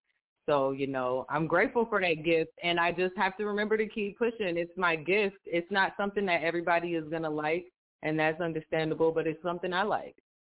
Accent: St. Paul, Minnesota, United States; I am from Minnesota. I am a rapper and a singer. And I'm from St. Paul.

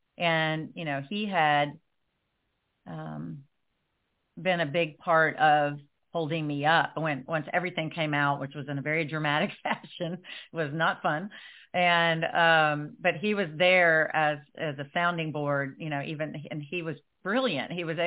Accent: Nashville, Tennessee, United States; So I have their real name and their country music star name because I'm from Nashville.

